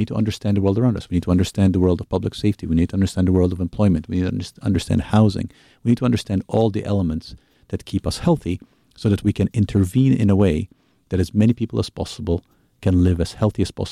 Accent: Malta; moved away as an adult; I'm from Malta originally. I was born and raised in Malta, which is, for anybody who doesn't know Malta, it's a small island, Mediterranean.

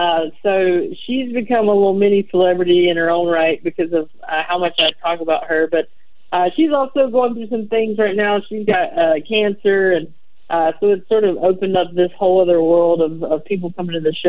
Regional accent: the South, United States; where I talked about growing up in the South.

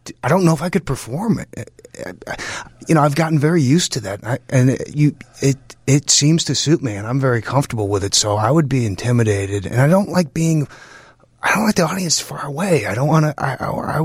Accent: Chicago, Illinois, United States; Goodman, because I'm a Chicagoan originally.

